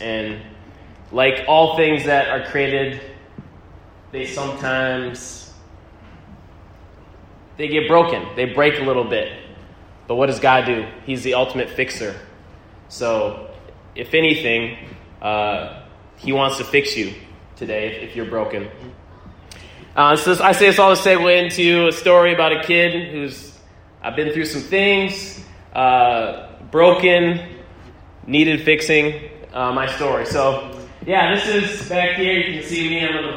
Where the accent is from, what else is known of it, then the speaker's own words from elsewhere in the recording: California, United States; born there; My brother was born in Hawaii. I was born in California.